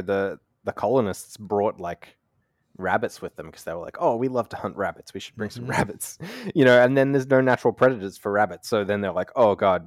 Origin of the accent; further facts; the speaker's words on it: Australia; So as you might know, I'm from Australia.